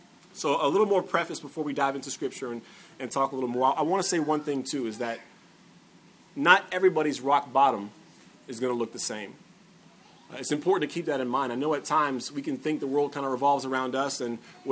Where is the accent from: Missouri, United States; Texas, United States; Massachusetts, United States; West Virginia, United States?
Texas, United States; I was raised in South Central Texas, military family, Church of Christ.